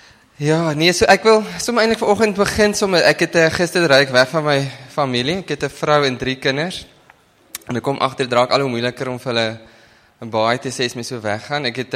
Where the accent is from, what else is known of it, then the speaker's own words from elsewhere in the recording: Northern Cape, South Africa; ek gaan definitief Afrikaans praat, want my Engels is eintlik verskriklik swak. Ek kom van die Noord-Kaap af. So, daar in die Kalahari